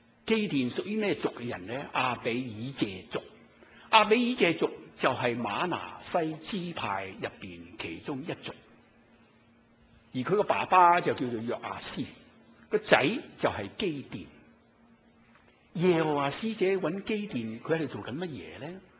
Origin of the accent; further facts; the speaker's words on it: Guangdong, China; 我广东人讲语啊，